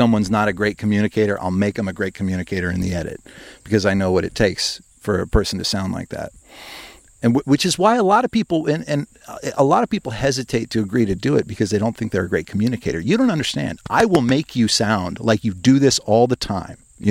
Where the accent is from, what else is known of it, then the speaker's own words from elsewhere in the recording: Midwest, United States; I'm from the Midwest, Hazel. I can't help it.